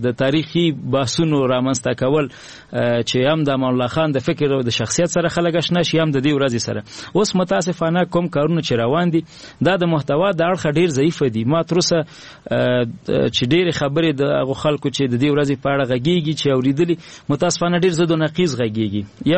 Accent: Nangarhar, Afghanistan; زه د ننګرهار ولایت یم،

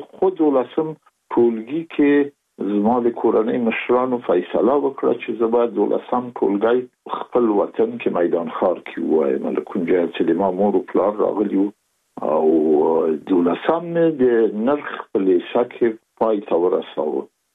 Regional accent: Kabul, Afghanistan; زه زېږېدلی په کابل کې یم. د کابل په چارګي کې ګزرګاه پله ته ورڅېرمه، او کلی د شکلا خان کلا. هلته زه زېږېدلی یم، خو یو درې یا څلور کاله وروسته زما کورنۍ بیا د مراد خان ته کډه شوې ده، چې هلته د پدري کلا ده.

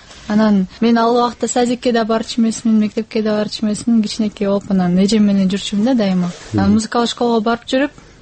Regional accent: Kochkor, Naryn Region, Kyrgyzstan; Кичинеден кочкорду өскөм, негизи кочкор районундачы.

